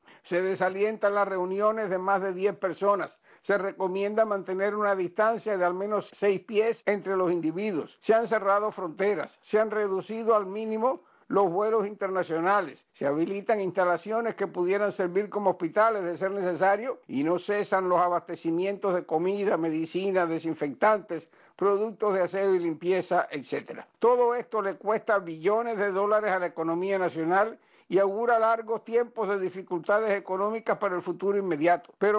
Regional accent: Cuba; como simples cubanos que viven el minuto presente

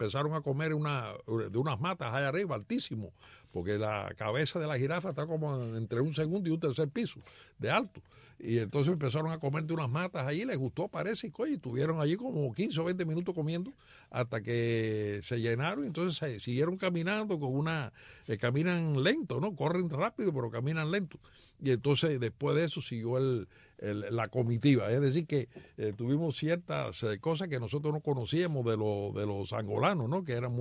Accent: Placetas, Villa Clara, Cuba; yo soy de la región central de Cuba, allá de Placetas, que es una ciudad que está a unos 36 kilómetros de Santa Clara. Es lo que se llamaba Las Villas antes, ahora se llama Villa Clara.

